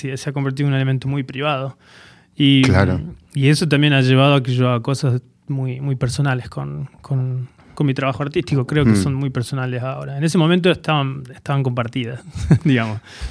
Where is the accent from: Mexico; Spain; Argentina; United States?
Argentina; Catamarca; De Catamarca, sí, del interior.